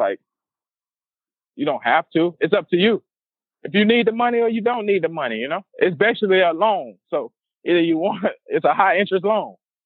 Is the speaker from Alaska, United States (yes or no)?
no; Miami, Florida, United States; And me, I'm from Miami, Florida. A young kid from Miami, Florida goes down